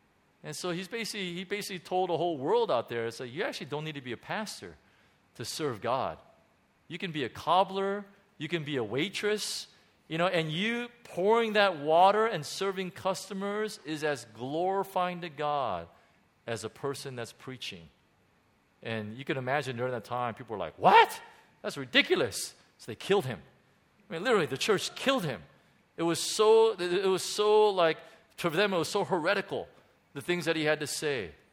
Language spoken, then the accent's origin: English; California, United States; now in Hong Kong; I may have shared this before, but I'm from Southern California. And in Southern California, we're probably a little bit more superficial than other people. And so I'm a Southern Californian, so I can say that.